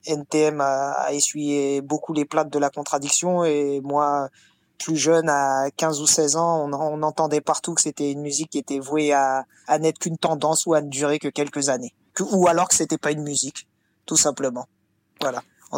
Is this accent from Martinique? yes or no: yes; Martinique; donc je suis de la Martinique, les Martiniquais sont des descendants d'esclaves